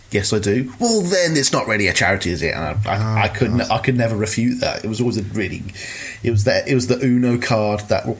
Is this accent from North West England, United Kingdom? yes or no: no; Birmingham, West Midlands, United Kingdom; accent: Birmingham; But I'm from Birmingham, which is the central city in the UK. It's the second city.